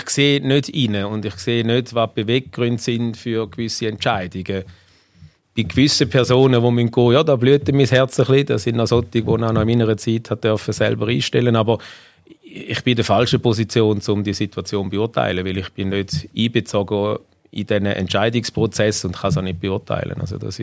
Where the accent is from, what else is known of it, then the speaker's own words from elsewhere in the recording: Schaffhausen, Switzerland; in einer der schönsten Städte in der Schweiz, das darf ich sagen als Schaffhauser